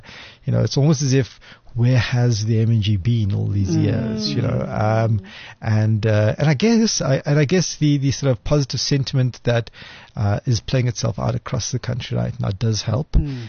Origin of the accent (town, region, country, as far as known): Cape Town, Western Cape, South Africa; born or raised there